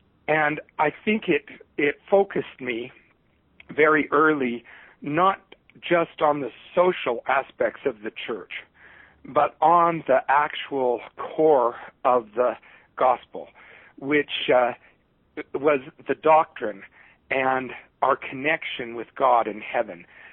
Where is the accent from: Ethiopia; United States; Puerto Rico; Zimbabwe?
Ethiopia; I grew up in Ethiopia, Africa. My dad was over there setting up a teacher college to help train teachers and improve education in Ethiopia.